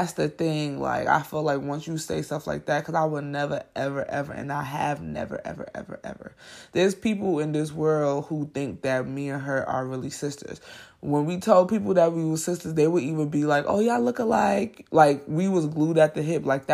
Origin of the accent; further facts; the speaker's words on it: Brooklyn, New York, United States; Yes, I am from Brooklyn, you guys. So I'm like, now you know where I live.